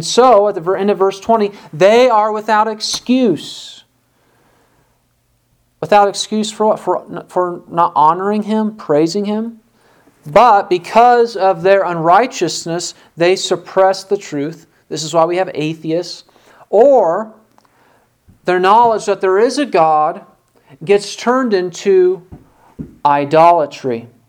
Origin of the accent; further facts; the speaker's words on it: Illinois, United States; When I was growing up in Illinois